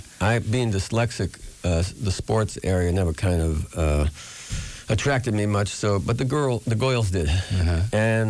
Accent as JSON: {"language": "English", "region": "New York", "country": "United States", "tie": "born or raised there", "said": "growing up in the Bronx was very much like the films that you see, Bronx Tale and even Goodfellas."}